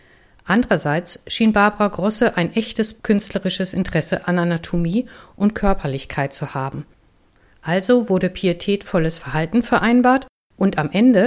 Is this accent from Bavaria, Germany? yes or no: no; Bochum, North Rhine-Westphalia, Germany; Als Bochumer Gewächs geht dies sozusagen speziell an meine Bochumer Community.